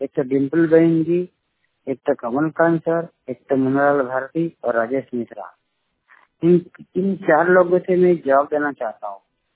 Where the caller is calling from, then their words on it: Navsari, Gujarat, India; मेरा जिला है नवसारी। मैं गुजरात स्टेट से आपके साथ बात कर रहा हूँ।